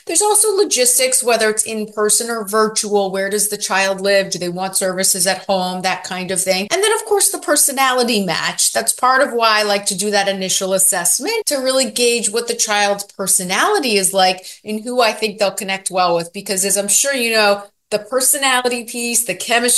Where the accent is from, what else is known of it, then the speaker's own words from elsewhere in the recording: Florida, United States; I grew up in Florida, and my mother started and ran a school for students with learning disabilities.